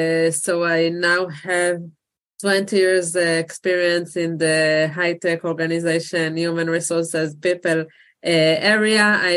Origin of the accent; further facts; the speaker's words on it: Israel; I live in Israel. I was born and raised in Israel.